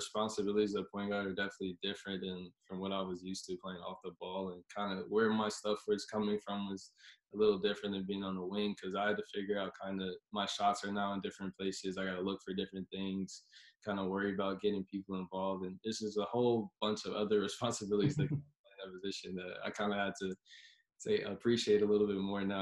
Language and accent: English; Charlotte, North Carolina, United States; kind of growing up in Charlotte, in AC country, it's always kind of a dream of mine to play in the ACC.